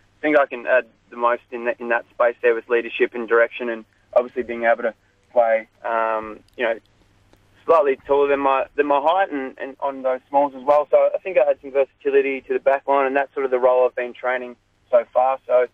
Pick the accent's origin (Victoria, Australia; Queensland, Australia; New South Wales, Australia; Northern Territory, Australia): New South Wales, Australia; Corowa